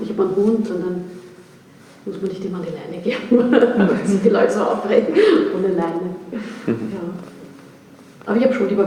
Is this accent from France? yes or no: no; Austria; Ich komme doch aus Österreich, gell? Und da bin ich ein bisschen anders halt gewöhnt.